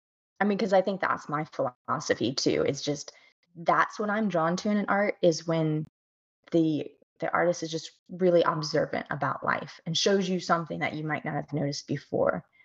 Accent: Indiana, United States; we're from Southern Indiana, so everything around us is green

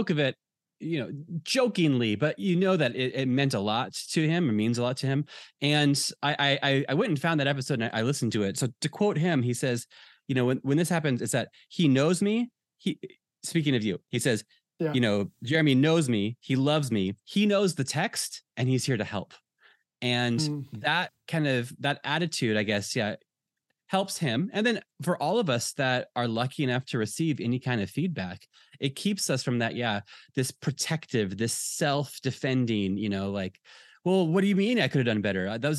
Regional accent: United States; moved away as an adult; I'm an American. I was born and raised in America. I live in a different culture now.

